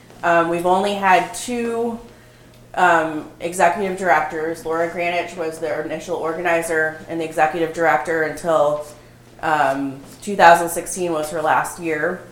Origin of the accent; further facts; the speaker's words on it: St. Louis, Missouri, United States; In terms of my background, I'm from St. Louis.